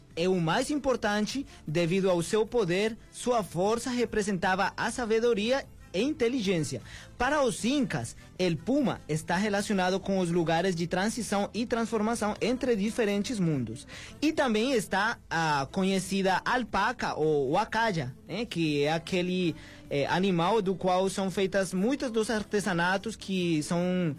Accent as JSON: {"language": "Portuguese", "region": "Nariño", "country": "Colombia", "said": "do departamento de Nariño, na Colômbia, minha terra"}